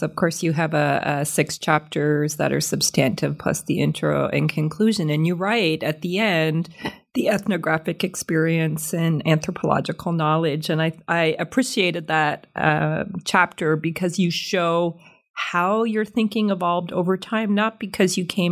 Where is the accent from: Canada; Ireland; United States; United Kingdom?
Canada; I'm a Canadian